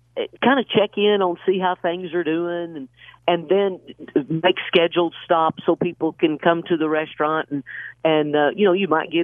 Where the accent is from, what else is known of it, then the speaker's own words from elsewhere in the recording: Chalky, Oklahoma, United States; I grew up in Chalky, Oklahoma, which is probably 12 miles north of Atoka.